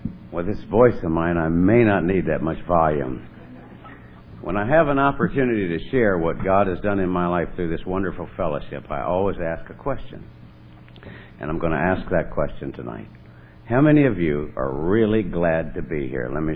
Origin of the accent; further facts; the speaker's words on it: Ottawa, Ontario, Canada; born there; I was born in Ottawa, Canada, November the 16th, 1944. I'll save you the math. I'm 56 years old. A young 56, I might add.